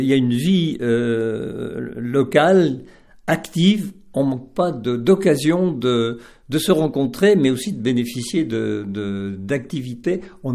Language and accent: French; Sainte-Blandine, Auvergne-Rhône-Alpes, France; Je suis originaire de Sainte-Blandine en Isère.